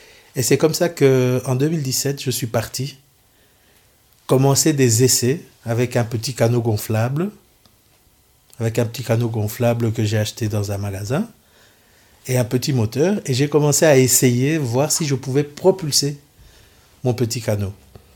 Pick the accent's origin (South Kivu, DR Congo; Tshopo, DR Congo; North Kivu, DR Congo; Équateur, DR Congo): South Kivu, DR Congo; je suis un natif d'Ouidji. Pour ceux qui sont dans la région du sud Kivu, c'est Nabushujo-Kuidju. Donc là, ils comprennent la langue. Oui. Donc je suis un pur jus. Et qu'est-ce qu'il y a à dire en plus? Je parle bien entendu le swahili normalement, naturellement.